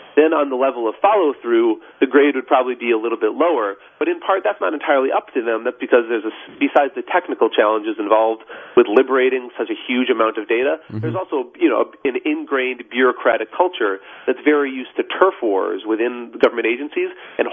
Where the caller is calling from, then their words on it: New York City, New York, United States; I'm calling from New York City, where I live